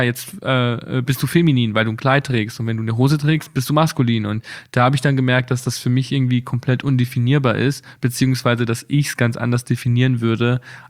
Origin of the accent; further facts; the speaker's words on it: Bad Reichenhall, Bavaria, Germany; Meine Kindheit in Bad Reichenhall war eigentlich sehr vielseitig.